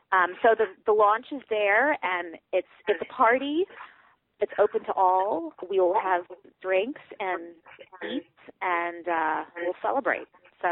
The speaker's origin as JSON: {"language": "English", "town": "Newton", "region": "Massachusetts", "country": "United States", "tie": "born or raised there", "said": "Yes, Newtonville Books, which is my hometown store"}